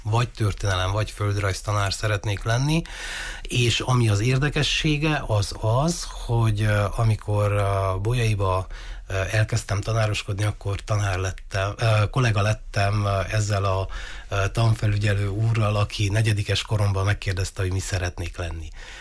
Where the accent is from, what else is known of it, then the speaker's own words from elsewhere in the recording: Körtefája, Mureș County, Romania; Marosvásárhelyen születtem, és mindig a diákjaimnak is azt szoktam elmondani, hogy nagyon büszke vagyok arra, hogy vidéken születtem, vidéki vagyok, körtefái vagyok pontosabban. Körtefáján születtem, két testvérem van, ott jártam az általános iskolát